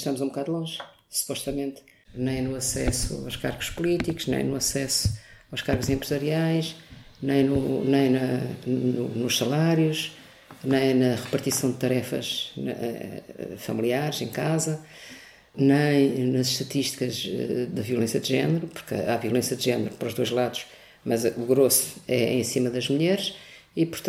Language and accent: Portuguese; Lisbon, Portugal; born there; Nasci em Lisboa, tenho 70 anos, sou avó, sou mãe de 3 filhas, tenho 7 netos.